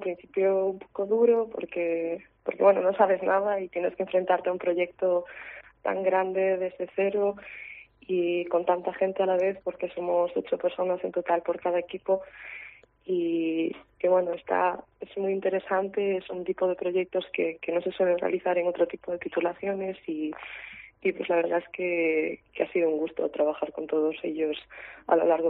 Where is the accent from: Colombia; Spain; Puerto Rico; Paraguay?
Spain; A Pobra do Caramiñal, Galicia; Poblado Carabiñal.